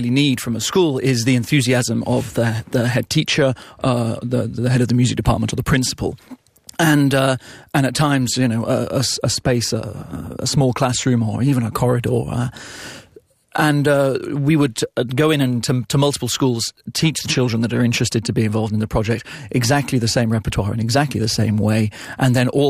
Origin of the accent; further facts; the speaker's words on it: United Kingdom; now in Montreal, Canada; I'm British, you know, I sound very anglophone